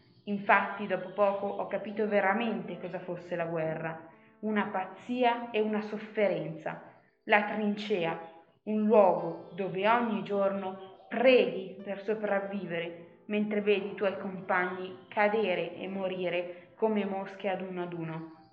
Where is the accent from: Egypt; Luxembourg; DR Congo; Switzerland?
Egypt; Sono nato in Egitto da genitori toscani, emigrati per la costruzione del canale di Suez.